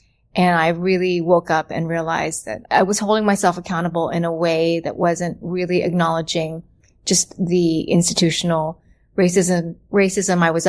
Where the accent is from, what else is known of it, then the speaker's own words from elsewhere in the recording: Virginia Beach, Virginia, United States; I grew up in a predominantly white community. There were Filipinos in the area. I grew up in Virginia Beach.